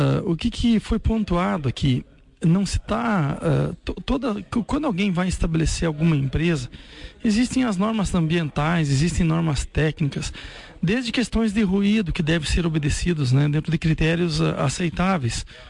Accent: Carazinho, Rio Grande do Sul, Brazil; moved away; eu sou oriundo de Carazinho, cheguei aqui nos anos 80

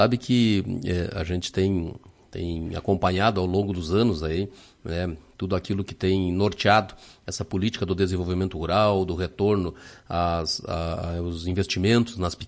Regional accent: Lagoa Vermelha, Rio Grande do Sul, Brazil; já conversando com os nossos ouvintes aqui da Lagoa Vermelha, da região, da minha terra natal

